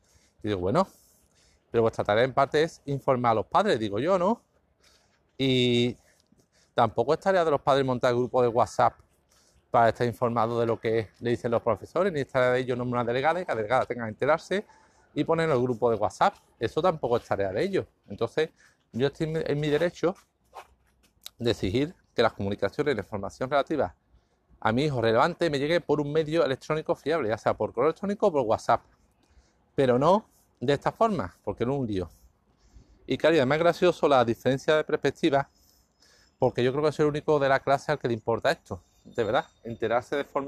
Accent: Seville, Andalusia, Spain; O igual no soy de España, Andalucía, Sevilla, España

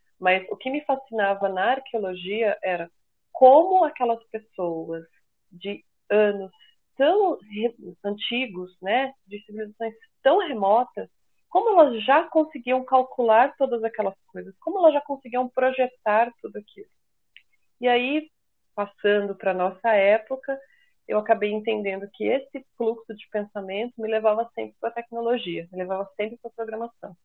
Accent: São Paulo, Brazil; also born or lived in São José do Rio Preto / Ribeirão Preto; tenho 42 anos, nasci em São Paulo, capital, mas por volta dos 12, 13 anos, eu fui morar no interior de São Paulo, na região de São José do Rio Preto.

